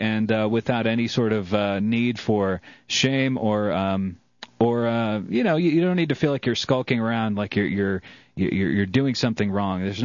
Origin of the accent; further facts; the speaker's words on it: Georgia, United States; I'm from Georgia, so it's like a family for me as well.